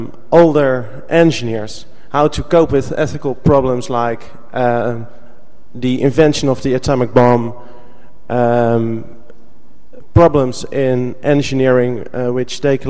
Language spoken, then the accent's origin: English; Delft, South Holland, Netherlands; I'm also from Delft.